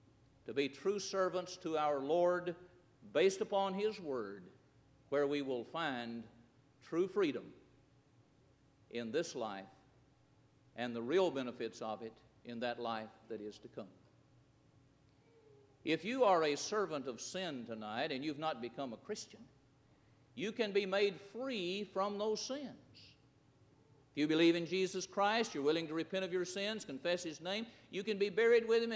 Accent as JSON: {"language": "English", "country": "United States", "said": "We need to thank God for America. I'm glad I'm an American."}